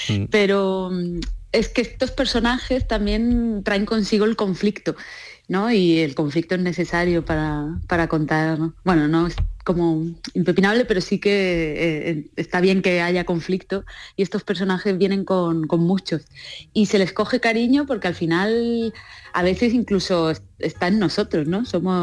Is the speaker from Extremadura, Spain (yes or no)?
no; Ronda, Andalusia, Spain; also born or lived in Granada; now in Madrid, Spain; Sí, yo nací en Ronda, estudié en Granada y luego estuve en el extranjero y luego volví. Cuando volví a España me quedé en Madrid